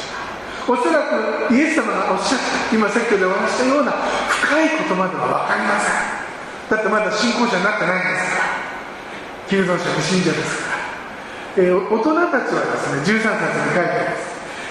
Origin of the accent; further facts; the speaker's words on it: Tokyo, Japan; あの私東京で生まれ育ったので